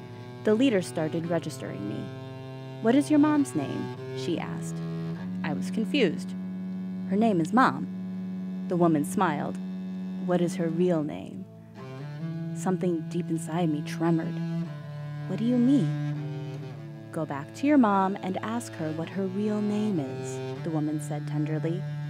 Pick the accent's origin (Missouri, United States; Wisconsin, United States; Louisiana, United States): Wisconsin, United States; I grew up in Wisconsin, surrounded by land, and have never seen coral in my life.